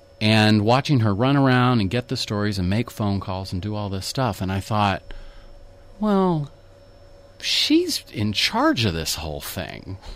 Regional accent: Ohio, United States; But, you know, I grew up in Muskingum County, Ohio, which is an Appalachian county near the West Virginia border.

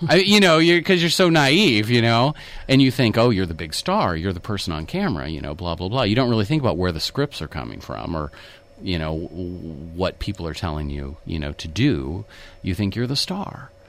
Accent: Ohio, United States; But, you know, I grew up in Muskingum County, Ohio, which is an Appalachian county near the West Virginia border.

